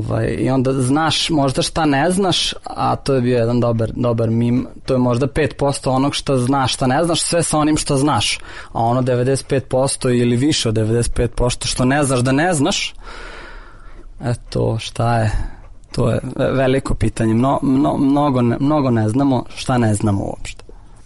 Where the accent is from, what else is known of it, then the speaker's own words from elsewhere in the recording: Novi Sad, Vojvodina, Serbia; Dolazim iz Novog Sada, uglavnom, tamo sam rođen i odrastao i skoro ceo život, osim ovog što sam bio u, kako kaže, srpska Atina, a ja sam onda bio u Grčkom Novom Sadu, pošto sam malo studirao u Atini.